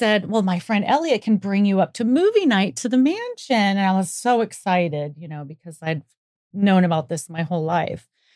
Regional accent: California, United States; Well, I grew up in Northern California.

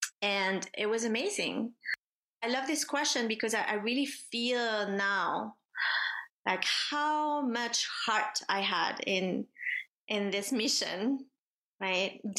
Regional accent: Paris, Île-de-France, France; So I was born and raised in Paris. Ooh la la. And my mother is French and my father is from Venezuela.

